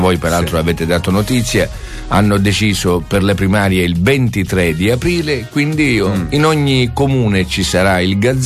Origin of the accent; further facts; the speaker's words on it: Sicily, Italy; Sicilia è nel pantano, vive il momento più drammatico del suo lungo dopoguerra. Voglio mettere a disposizione della mia terra la mia competenza